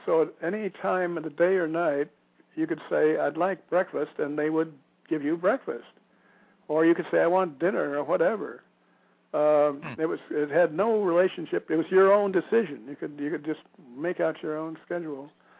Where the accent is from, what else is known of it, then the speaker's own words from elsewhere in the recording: Evanston, Illinois, United States; And I remember I came from that area. I grew up in Evanston, right next door to Chicago.